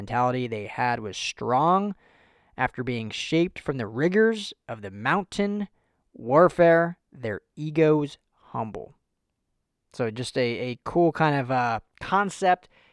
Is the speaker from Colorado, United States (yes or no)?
yes; Denver, Colorado, United States; I'm from Denver originally.